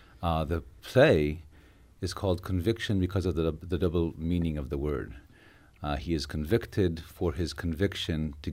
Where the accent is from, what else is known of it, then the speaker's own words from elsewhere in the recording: Northern District, Israel; also born or lived in St. Louis; I was born and raised in Israel in a kibbutz up north, but my father was sent here to work at the JCC